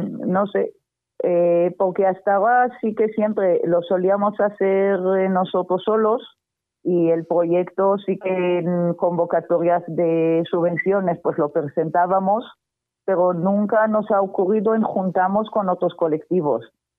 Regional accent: Israel; now in Zaragoza, Spain; yo estoy en Israel, yo soy de Israel

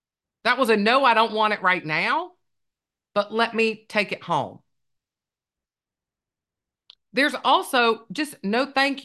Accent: Rock Hill, South Carolina, United States; I'm from Rock Hill, South Carolina. We neighbors.

